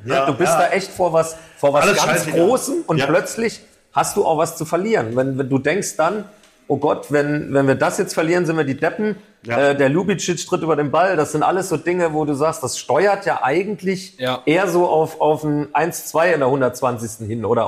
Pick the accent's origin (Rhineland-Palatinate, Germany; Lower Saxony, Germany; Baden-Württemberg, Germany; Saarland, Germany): Saarland, Germany; Saarbrücken; Dann komme ich ja aus Saarbrücken